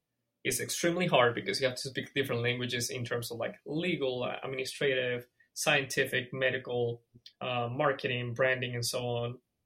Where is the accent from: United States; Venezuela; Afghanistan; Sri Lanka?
Venezuela; Well, I am originally from Venezuela in South America.